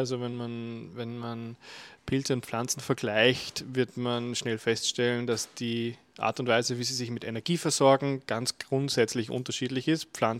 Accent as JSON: {"language": "German", "region": "Upper Austria", "country": "Austria", "tie": "born there", "moved": "as an adult", "lives_now": "Vienna, Austria", "said": "ich komme gebürtig aus Oberösterreich, bin seit mittlerweile 12 Jahren in Wien, habe in Wien an der BOKU Agrarwissenschaften studiert"}